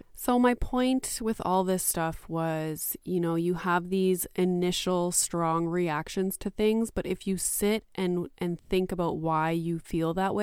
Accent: Canada; I am Canadian

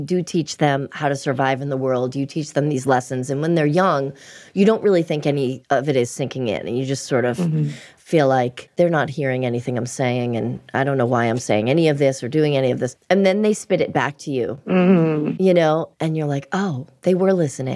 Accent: Boston, Massachusetts, United States; We grew up in Boston.

